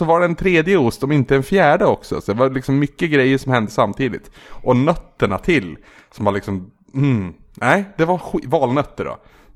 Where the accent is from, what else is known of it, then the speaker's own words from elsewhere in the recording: Gävleborg County, Sweden; De har ju liksom hela regionen där jag kommer ifrån.